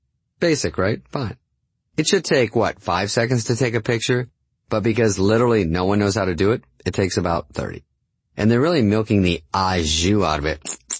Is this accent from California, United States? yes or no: no; Arizona, United States; I'm from Arizona, so I had to keep the feathered hair blonde, the body crispy.